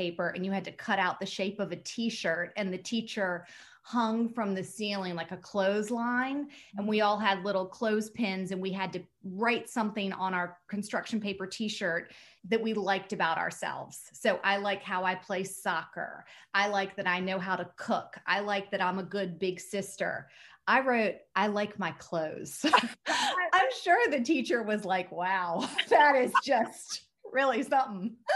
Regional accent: the South, United States; I mean, you know how it is growing up in the South. You never really knew that fashion was a career choice, right?

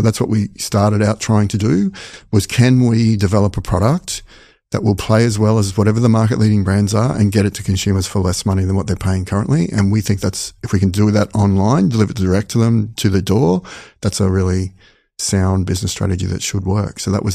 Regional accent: Australia; So very quickly, and as an Australian, I just rocked up to Carlo University, not a clue what was down there

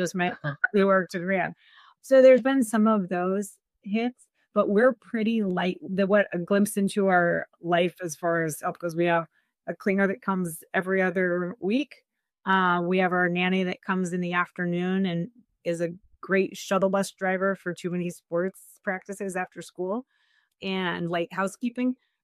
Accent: Sacramento, California, United States; So first of all, I grew up in Sacramento, single mom, divorced, a second grade teacher.

